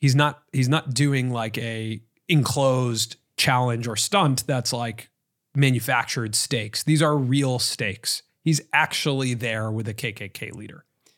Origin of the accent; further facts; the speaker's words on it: United States; just as an American, I was like, oh, wow, that's really interesting